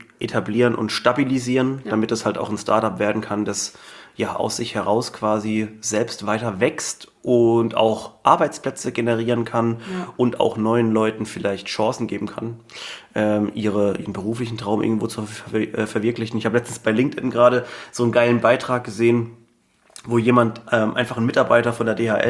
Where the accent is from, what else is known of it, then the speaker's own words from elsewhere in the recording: Mannheim, Baden-Württemberg, Germany; also wir kommen ja aus Mannheim hier